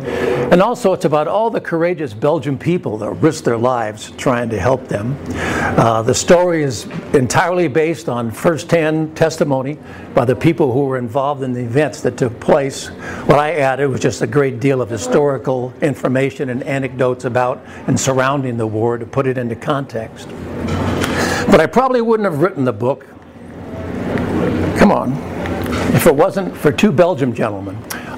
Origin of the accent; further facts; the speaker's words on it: Pasadena, California, United States; I was also born and raised in Pasadena, and I also went to UCLA.